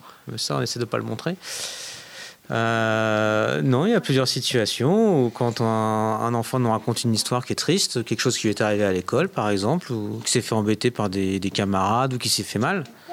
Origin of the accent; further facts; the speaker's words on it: Île-de-France, France; also born or lived in England; now in Grenoble, France; Alors moi, je viens de France, mais mes parents sont portugais. Et je viens de région parisienne. Et j'ai habité longtemps aussi en Angleterre. Je suis arrivé à Grenoble en janvier 2020.